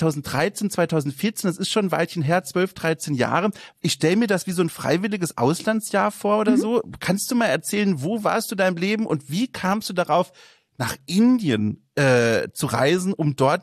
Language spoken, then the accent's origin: German; Bavaria, Germany; now in Hamburg, Germany; ich komme aus Süddeutschland tatsächlich, aus dem tiefsten fränkischen Wald und bin aber dort dann weggezogen, als es dann ging quasi. Und ich fühle mich jetzt hier oben sehr wohl